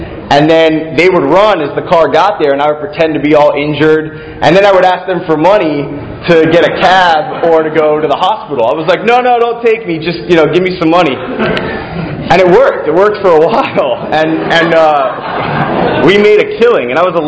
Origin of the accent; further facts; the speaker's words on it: Miami, Florida, United States; I'm from Miami, Florida. I have a twin brother, and we were born to two parents that were lawyers